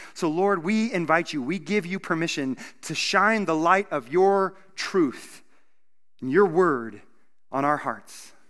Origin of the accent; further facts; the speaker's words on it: Wyoming, United States; I was born and raised here in Wyoming, and I had never seen a cockroach in my life.